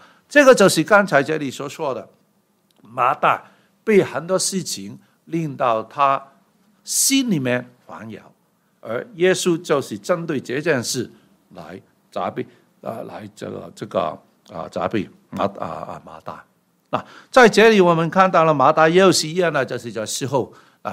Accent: Guangdong, China; 我们广东人说唐突的，

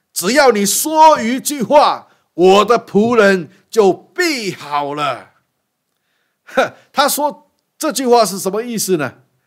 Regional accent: China; 就像在第二次世界大战一样，我们中国人很讨厌那些日本人一样

